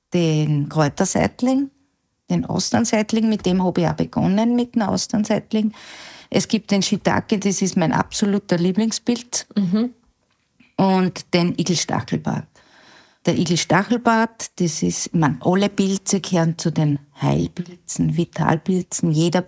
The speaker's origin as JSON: {"language": "German", "region": "Upper Austria", "country": "Austria", "tie": "born or raised there", "said": "Bei uns in Oberösterreich ist nicht der Steinpilz, sondern eher der Parasol."}